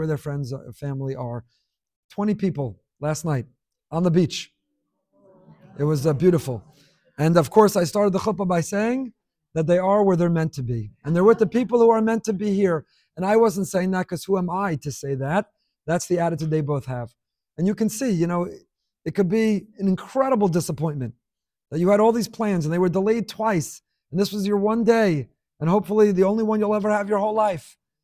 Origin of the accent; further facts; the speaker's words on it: Israel; I grew up in Israel, which for me meant living with a constant sense of fear and anxiety.